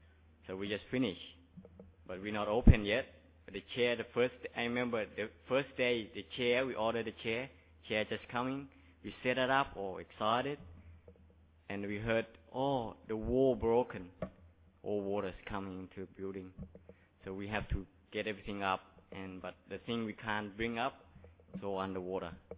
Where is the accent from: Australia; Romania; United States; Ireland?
Australia; accent: Aussie; English is a second language; I think you understand me easier than somewhere else because my accent is Aussie.